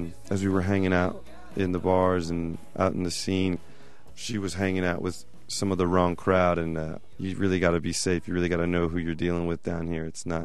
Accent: Laredo, Texas, United States; moved away as an adult; You know, I grew up in Laredo, Texas. I lived there till I was 18. And realized when I moved out of Laredo and into other parts of the country, realized Laredo was a very unique place.

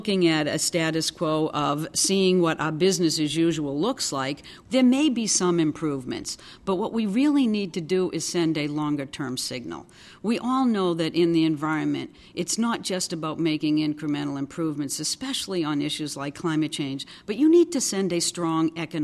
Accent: New England, United States; I'm from New England, so I particularly look at shellfish

